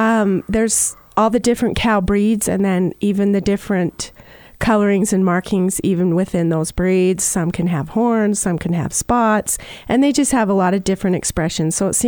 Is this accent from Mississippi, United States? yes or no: no; Cleveland, Utah, United States; Okay. I grew up in Cleveland, and I went to school in the Emory County school system.